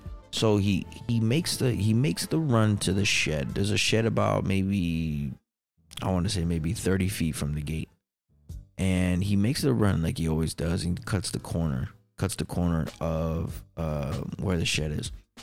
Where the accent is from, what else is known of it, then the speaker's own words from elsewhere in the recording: New York, United States; I mushed the dog, you know, like I was from New York, you know, I'm from New York.